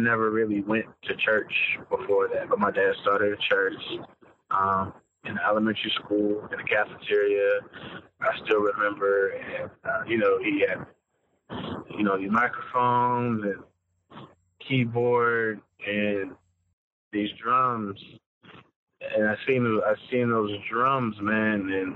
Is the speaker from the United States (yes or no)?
yes; Maryland, United States; he started this church just when I was living in Maryland. I grew up in Maryland.